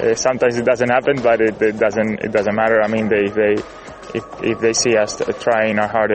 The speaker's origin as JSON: {"language": "English", "country": "Spain", "second_language": "English", "said": "It's always a pleasure to play in my home country."}